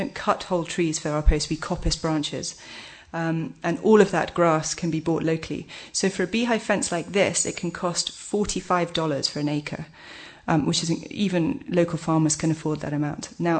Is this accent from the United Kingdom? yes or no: no; Lesotho; I was brought up in Lesotho, as I said, and both my parents were teachers.